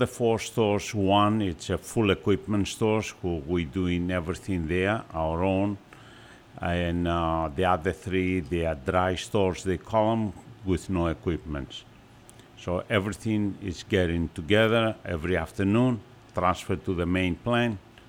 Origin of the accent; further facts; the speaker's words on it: Athens, Attica, Greece; moved away; So when I first came from Greece here, and I'm original from Athens, Greece, I came here and I was working